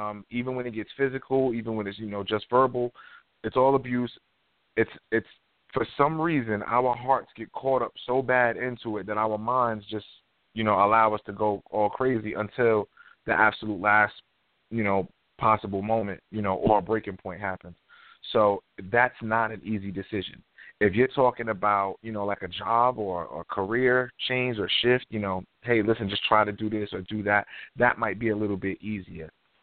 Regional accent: New York, United States; You know, I'm from New York.

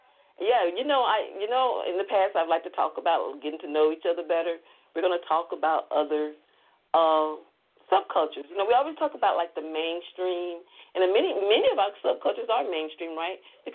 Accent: Mississippi, United States; I have lived a pretty much multicultural life growing up in Mississippi.

